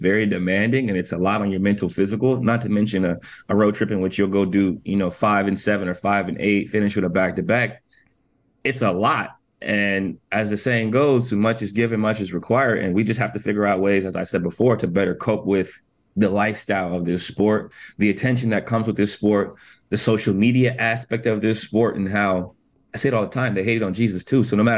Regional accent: Canton, Ohio, United States; I'm from Canton, Ohio, right? A very, very small city, a very, very small place, you know, 70, 80,000 people now, steel mill, blue collar, known for the Football Hall of Fame, nothing else.

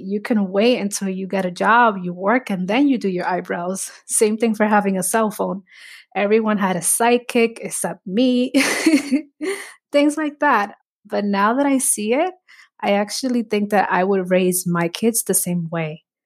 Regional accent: Bronx, New York, United States; also born or lived in Dominican Republic; Like, I remember growing up in the Bronx. I immigrated in the 90s. My mom brought me here from Dominican Republic, and she raised me as a single mother.

